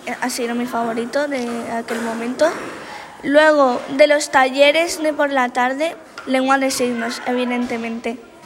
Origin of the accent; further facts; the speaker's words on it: Extremadura, Spain; de Extremadura, de un pueblo muy pequeño que se llama La Naval de la Inquerencia.